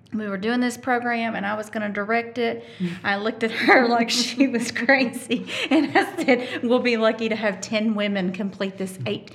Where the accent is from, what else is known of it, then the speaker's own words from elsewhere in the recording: the South, United States; We're from the South.